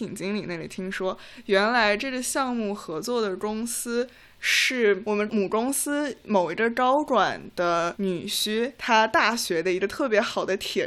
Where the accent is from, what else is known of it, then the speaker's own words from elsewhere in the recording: Shanghai, China; 就是其实作为一个上海人